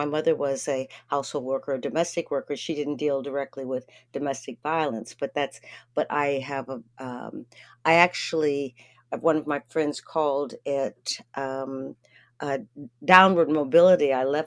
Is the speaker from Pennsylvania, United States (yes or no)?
yes; Erie, Pennsylvania, United States; I grew up in Erie, Pennsylvania, and there was a choice between going to the city schools or the county schools.